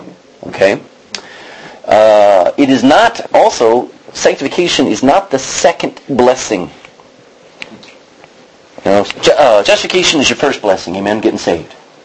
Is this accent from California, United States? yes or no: no; Texas, United States; We grew up in Texas, and we'd have a hailstorm come that would dent the cars.